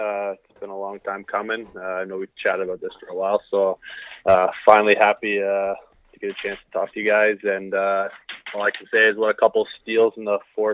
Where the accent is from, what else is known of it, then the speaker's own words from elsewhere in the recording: Moncton, New Brunswick, Canada; Just like growing up in Moncton, diehard Wildcats fan.